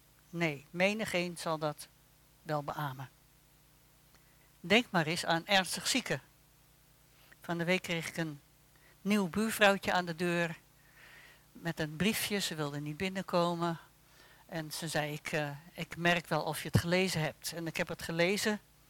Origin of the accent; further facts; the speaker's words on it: Netherlands; Voor veel West-Europeanen, daar horen wij dus ook bij als Nederlanders, is de vakantieperiode voorbij.